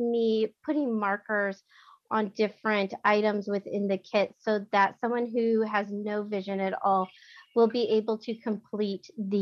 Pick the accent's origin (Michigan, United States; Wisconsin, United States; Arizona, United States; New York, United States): Arizona, United States; And like you said, I'm from Arizona.